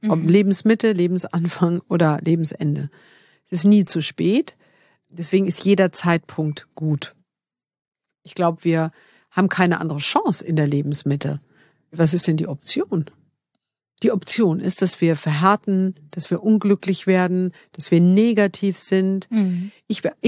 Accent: Bavaria, Germany; ich komme aus Bayern, deswegen sagen wir Fasching

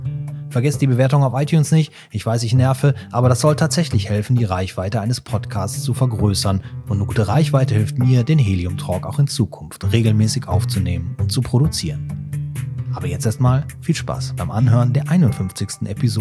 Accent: Cologne, North Rhine-Westphalia, Germany; Als Kölner kommt man ja so selten nach Düsseldorf, ne?

